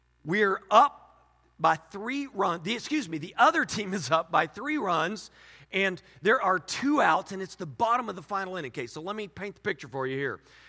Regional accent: Texas, United States; I grew up in the Hurst-Euless-Bedford area, and back in the day, it was a big deal.

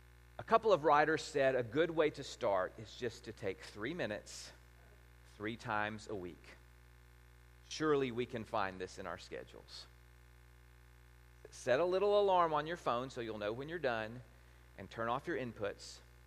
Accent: Texas, United States; So I'm a Texan. I went to Austin and did all the stuff that, you know, you do.

